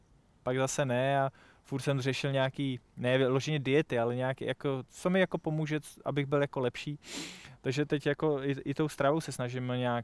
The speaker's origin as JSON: {"language": "Czech", "region": "Prague", "country": "Czechia", "tie": "born or raised there", "said": "Je to tak, já jsem se narodil v Praze, jsem na to hrdý"}